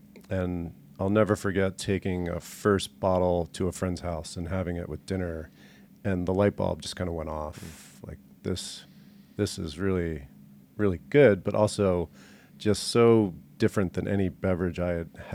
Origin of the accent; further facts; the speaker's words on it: Maryland, United States; I grew up in just outside of Baltimore in Maryland.